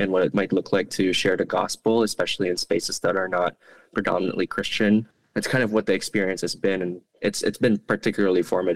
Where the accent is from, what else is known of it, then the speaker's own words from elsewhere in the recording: Cagayan de Oro, Northern Mindanao, Philippines; English is a second language; So originally, I am from the Philippines. I was born there. I was raised there. And I grew up in a city called Cagayan de Oro City, which is in the south of the country. My family was a missionary family